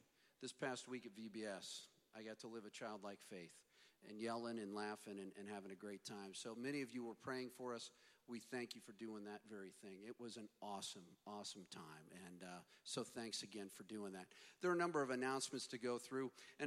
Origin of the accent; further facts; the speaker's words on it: Midwest, United States; now in Arizona, United States; Now, most block parties, growing up in the Midwest, block parties happened outside.